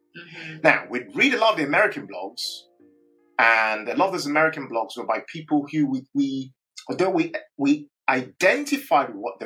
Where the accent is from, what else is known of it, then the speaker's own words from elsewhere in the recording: Nigeria; first of all, I'm African. I'm Nigerian. There aren't any Nigerians doing this stuff.